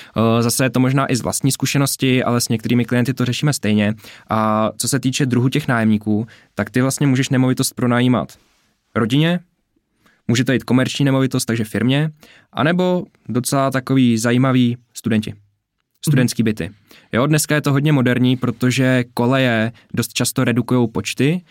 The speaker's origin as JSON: {"language": "Czech", "town": "Hradec Králové", "region": "Hradec Králové Region", "country": "Czechia", "said": "když já jsem z Hradce a ten byt není v Hradci, ale je třeba u Náchoda"}